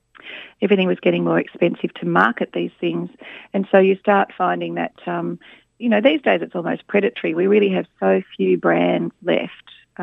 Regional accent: Adelaide, South Australia, Australia; I grew up in Adelaide

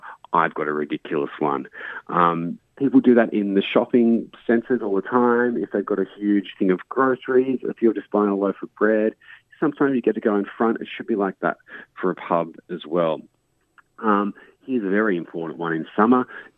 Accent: Newcastle, New South Wales, Australia; Yes, yes. I'm up here. I'm from Newcastle.

